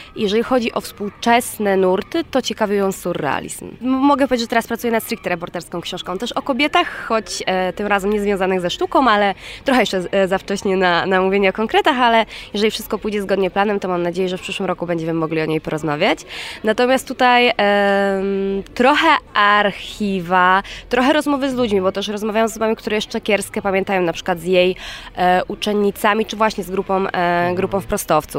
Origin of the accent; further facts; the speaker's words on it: Częstochowa, Silesian Voivodeship, Poland; jestem częstochowianką, choć studiowałam w Krakowie